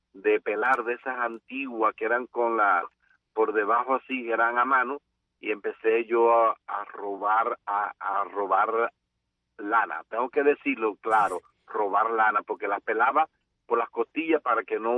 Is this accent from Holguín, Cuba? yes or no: yes; Holguín, Cuba; born there; yo nací en Holguín porque mi abuela era la comadrona y entonces estaba en Holguín